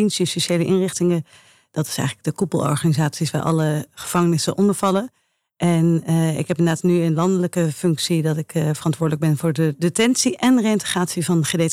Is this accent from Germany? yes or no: no; Eindhoven, North Brabant, Netherlands; born there; Eindhoven.